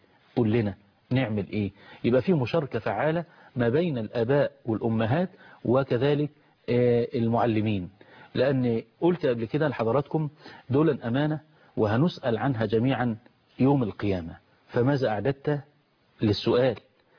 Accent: Egypt; بلدنا مصر

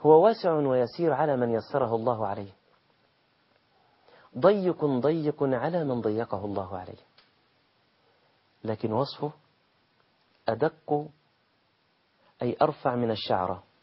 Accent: Egypt; also born or lived in Taif, Saudi Arabia; باللغة بتاعتنا كمصريين

